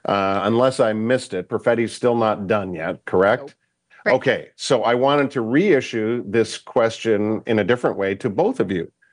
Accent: Whitby, Ontario, Canada; He's from my hometown of Whitby, Ontario.

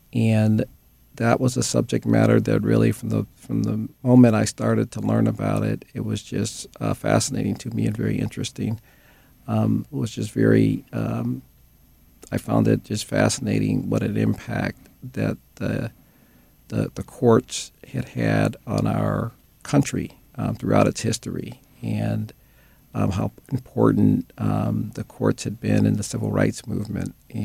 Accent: Detroit, Michigan, United States; Well, I grew up in Detroit.

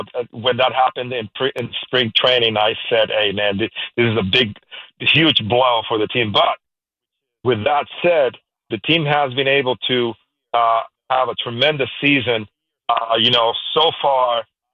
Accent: Puerto Rico; my background, I grew up in Puerto Rico

